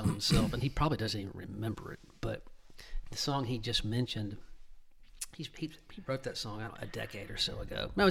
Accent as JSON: {"language": "English", "town": "Birmingham", "region": "Alabama", "country": "United States", "said": "but being that we're from Birmingham, and I've gotten to go back there a couple of times, actually went one time this year"}